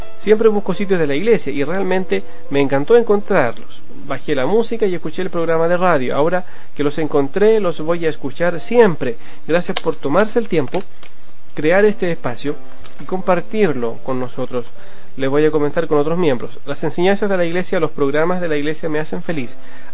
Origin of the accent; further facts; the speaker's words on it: Managua, Nicaragua; Soy un joven de Managua, Nicaragua